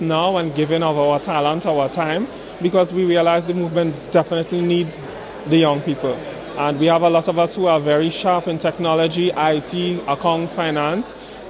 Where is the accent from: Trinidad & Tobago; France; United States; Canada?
Trinidad & Tobago; and I am from the Republic of Trinidad and Tobago.